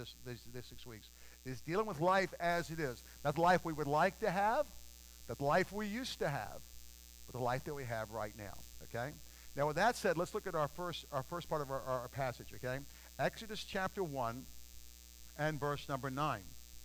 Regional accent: Portsmouth, Virginia, United States; I'm from Portsmouth, Virginia, and we have some really nice, beautiful, large monuments to the Civil War in downtown Portsmouth

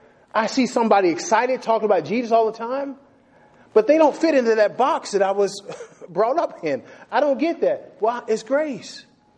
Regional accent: the South, United States; accent: Southern; my big Southern accent in there back when I was more Southern than now

